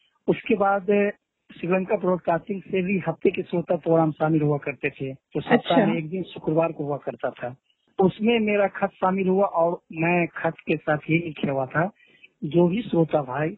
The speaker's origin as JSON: {"language": "Hindi", "town": "Rajnagar", "region": "Bihar", "country": "India", "tie": "born or raised there", "said": "मैं राजनगर मधुबनी बिहार का मूल निवासी हूँ"}